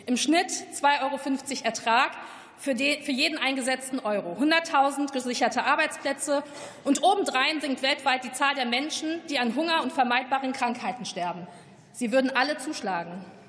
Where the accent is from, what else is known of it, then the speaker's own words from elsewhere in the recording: North Rhine-Westphalia, Germany; eine Perspektive aus meinem Heimatland NRW einbringen.